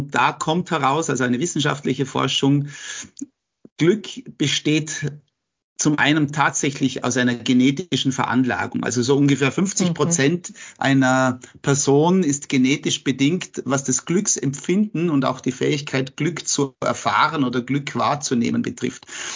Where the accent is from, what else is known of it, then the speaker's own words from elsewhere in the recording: Austria; Als Österreicher, die ja um 10 Plätze weiter vorne sind, nämlich auf Platz 14.